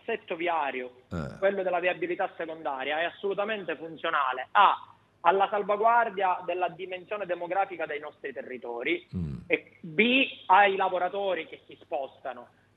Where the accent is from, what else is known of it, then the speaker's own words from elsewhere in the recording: Sicily, Italy; perché quando io prima sono siciliano, poi c'è tutto il resto